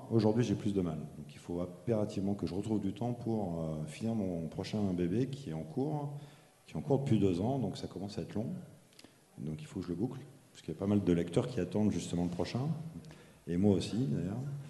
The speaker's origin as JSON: {"language": "French", "town": "Lyon", "region": "Auvergne-Rhône-Alpes", "country": "France", "said": "50 ans, tout rond. Je suis père de 6 enfants, 3 garçons, 3 filles. Je suis ingénieur de formation, je suis lyonnais."}